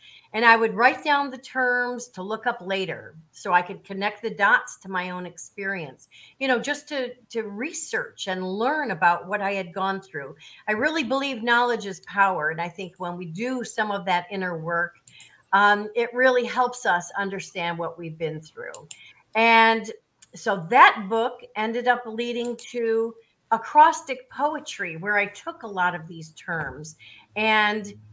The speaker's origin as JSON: {"language": "English", "region": "Illinois", "country": "United States", "tie": "born or raised there", "also_born_or_lived": "Miami, Florida", "said": "I was born in Miami, Florida, and shortly thereafter, our family moved to the northern suburbs, the North Shore suburbs of Chicago, Illinois, in the USA. And that is where I spent most of my life, was in the Chicago suburbs."}